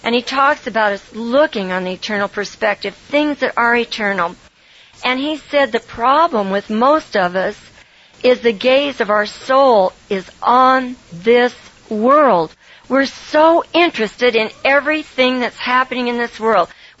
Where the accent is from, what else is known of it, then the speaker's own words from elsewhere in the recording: California, United States; you know, I'm a Californian and all this. We can get by with a lot if you are from California because they think we're kind of crazy anyhow.